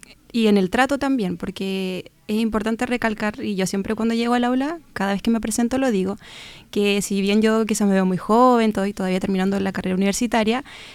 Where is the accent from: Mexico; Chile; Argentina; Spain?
Chile; Osorno, Los Lagos; yo tengo 23 años, soy de Osorno, toda mi vida he vivido acá. Mi abuela es de este lugar, mi madre, mi padre, bueno, mi padre es del sector de Trumao, pero sigue siendo cercana a esta localidad.